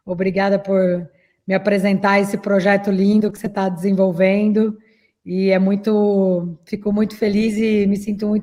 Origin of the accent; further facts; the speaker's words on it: Dois Córregos, São Paulo, Brazil; now in São Paulo, Brazil; eu sou do interior de Dois Córregos, de São Paulo, sou de Dois Córregos. E então aqui em São Paulo vou completar 16 anos esse ano.